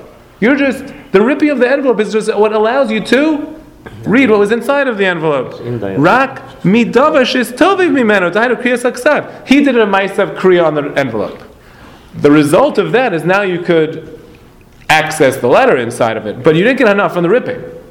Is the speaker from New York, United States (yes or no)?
yes; Brooklyn, New York, United States; But where I grew up in Brooklyn